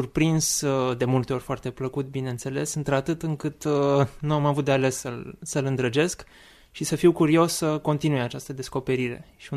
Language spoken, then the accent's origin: Romanian; Bucharest, Romania; born there; Pot să vă spun că m-am născut în București